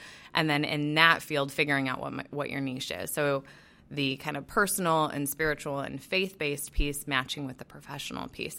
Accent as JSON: {"language": "English", "region": "Midwest", "country": "United States", "tie": "born or raised there", "said": "So I grew up in the Salvation Army, grew up in the Midwest."}